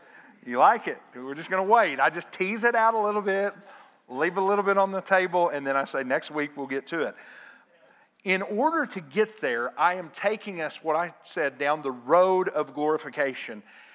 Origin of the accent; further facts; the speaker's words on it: Nicoma Park, Oklahoma, United States; I tell everybody I grew up in Choctaw because nobody knows where Nakoma Park is. And so I tell people, I grew up in Choctaw, and they say, oh, yeah, I know Choctaw. We actually lived right outside of Choctaw in that little town, Nakoma Park.